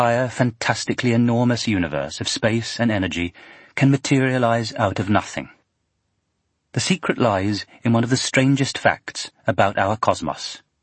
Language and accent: English; England, United Kingdom; As I was growing up in England after the Second World War, it was a time of austerity.